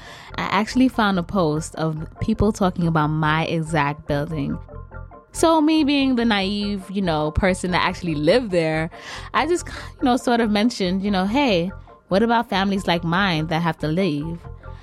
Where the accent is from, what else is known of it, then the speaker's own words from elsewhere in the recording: Bronx, New York, United States; I grew up in the South Bronx.